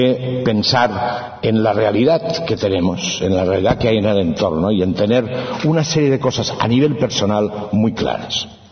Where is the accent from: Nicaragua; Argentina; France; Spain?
Spain; Manresa, Catalonia; yo soy de Cataluña, la Cataluña interior, la Cataluña profunda, Manresa concretamente, y desde allí pues yo recuerdo en mi infancia pues el transporte con caballos.